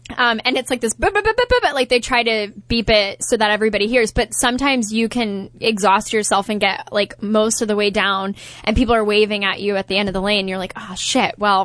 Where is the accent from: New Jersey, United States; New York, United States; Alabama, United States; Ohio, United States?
Ohio, United States; Columbus; Well, I'm from Columbus, Ohio.